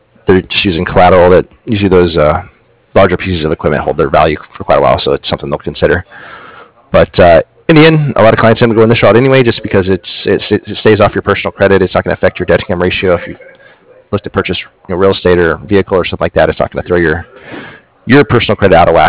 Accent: Stephenville, Texas, United States; born there; I was born in Stephenville, Texas, but I know Addison.

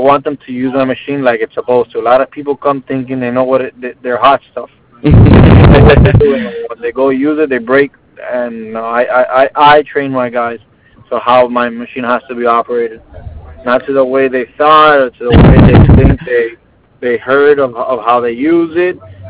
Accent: Cuba; I'm Cuban.

